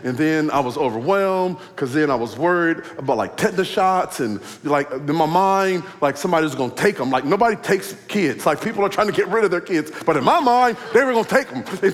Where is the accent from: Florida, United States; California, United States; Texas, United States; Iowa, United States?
Iowa, United States; Well, I come all the way from Iowa, as Pastor said.